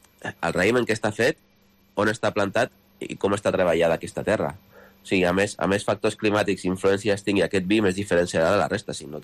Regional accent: Sitges, Catalonia, Spain; Jo estic a Sitges, jo vaig néixer a Sitges i visc a Sitges.

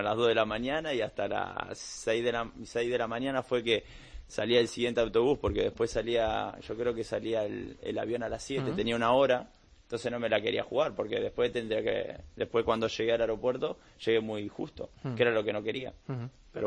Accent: Argentina; Soy argentino y tengo doble ciudadanía.

